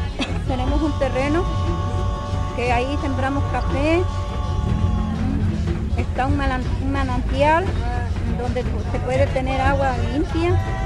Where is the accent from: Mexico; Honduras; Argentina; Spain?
Mexico; Tlaltetela, Veracruz; Yo soy de Tlaltetela.